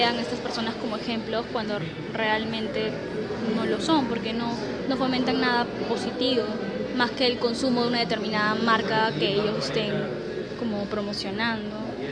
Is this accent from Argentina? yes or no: no; Peru; es importante para como peruana